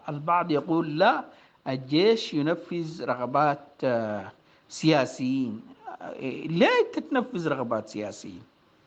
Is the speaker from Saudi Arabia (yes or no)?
no; Sudan; خاصة وإنه وجداننا كسودانيين والتربية